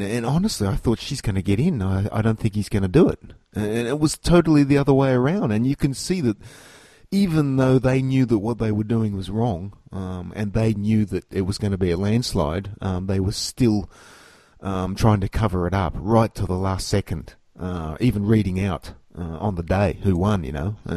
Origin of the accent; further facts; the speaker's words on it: Australia; as an Australian, I was watching this